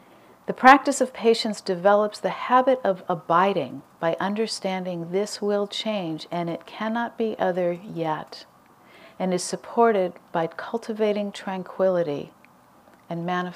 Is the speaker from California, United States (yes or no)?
yes; Arcata, California, United States; And my husband and I come from Humboldt County, from Arcata, which is a pretty progressive, liberal community.